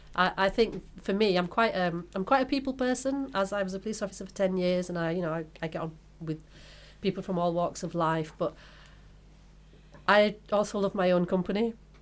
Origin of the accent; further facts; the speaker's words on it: Bradford, Yorkshire and the Humber, United Kingdom; I didn't see any females growing up in Bradford when we used to have the beat bobbies.